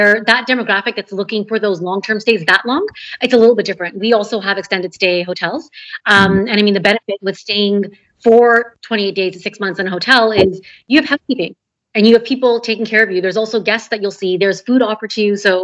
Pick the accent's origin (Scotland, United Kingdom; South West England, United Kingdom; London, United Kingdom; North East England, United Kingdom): Scotland, United Kingdom; So I'm definitely from Scotland.